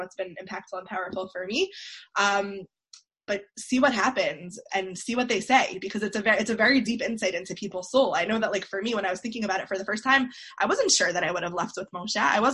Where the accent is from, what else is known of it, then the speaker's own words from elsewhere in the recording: Great Neck, New York, United States; So I grew up in Great Neck, which is a Persian community, which is why whenever anyone hears that I'm from Great Neck, they ask me if I'm Persian. I'm not.